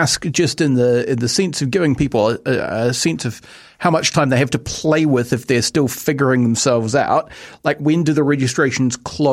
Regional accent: New Zealand; And the difficulty that you have as a New Zealander is often a lot of that stuff comes out of the States.

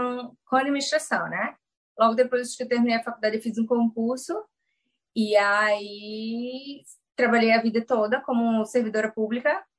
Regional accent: Recife, Pernambuco, Brazil; É, nós somos de Recife.

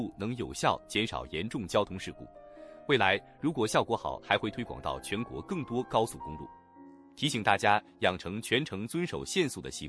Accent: New Zealand; 对咱们新西兰人最直接的影响就是油价

